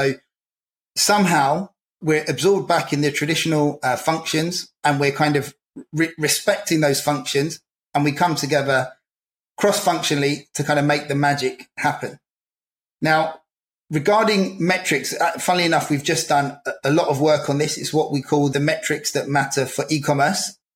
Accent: United Kingdom; So I'm British, but also I'm European.

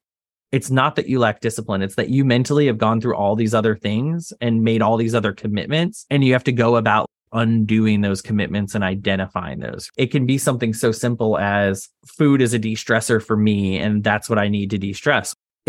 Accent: Texas, United States; I grew up in Texas. I did not come from any money. I started working at 13 years old, right?

